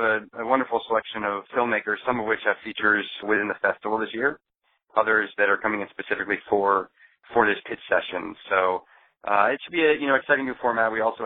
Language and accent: English; Camden, Maine, United States; now in Boston, United States; I grew up in Camden in Rockland area of Maine, so I understand this specific community quite well, and I've been in Boston for 10 years now, off and on.